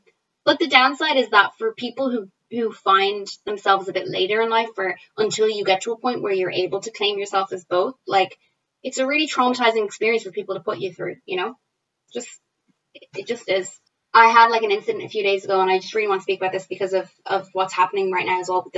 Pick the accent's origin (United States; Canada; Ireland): Ireland; So I'm born and raised here in Ireland my whole life, so, you know, obviously I'm Irish, and then my parents are Egyptian, so I'm Egyptian.